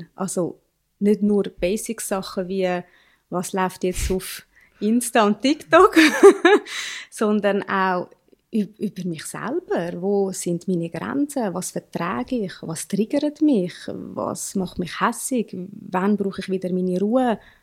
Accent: Zurich, Switzerland; ich komme aus Zürich. Ich bin Mami von zwei Kindern und ich bin Lehrerin.

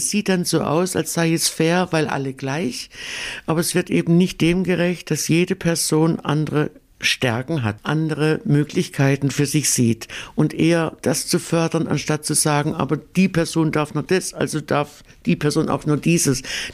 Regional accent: Southwest Germany, Germany; Nun bin ich eine Süddeutsche, eine Südwestdeutsche

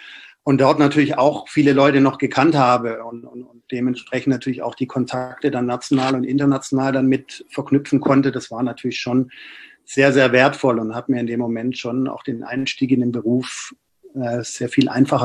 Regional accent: Esslingen, Baden-Württemberg, Germany; now in Berlin, Germany; zwei, ja, Weggefährten aus Esslingen damals tatsächlich dann auch studientechnisch nach Berlin gekommen sind. Also ich hatte immer so eine kleine schwäbische Community dann in Berlin.

